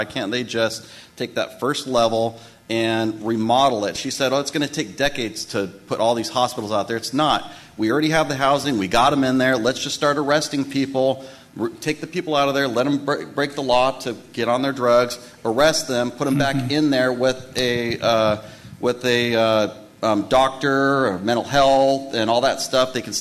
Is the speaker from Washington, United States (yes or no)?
yes; Federal Way, Washington, United States; I'm from Federal Way. I started Stand Up Federal Way a couple years ago during the pandemic.